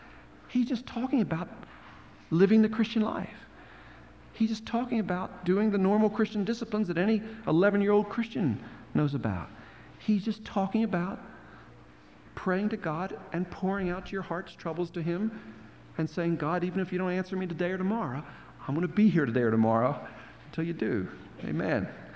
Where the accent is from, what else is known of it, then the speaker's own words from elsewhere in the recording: Baltimore, Maryland, United States; Johnny Erickson Tata again, whom I grew up with in Baltimore.